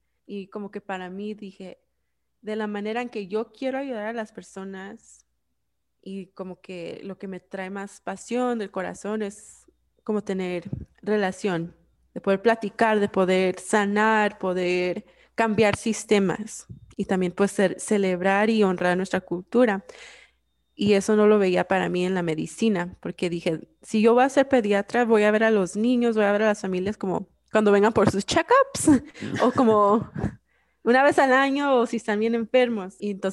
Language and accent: Spanish; Sylmar, California, United States; also born or lived in Guadalajara, Mexico; nací en Sylmar, California, y mi familia se mudó mucho entre el Valle, así en North Hollywood, pero también nos fuimos a México, en Guadalajara, y ahí viví, fui a la escuela y viví ahí como on and off varios años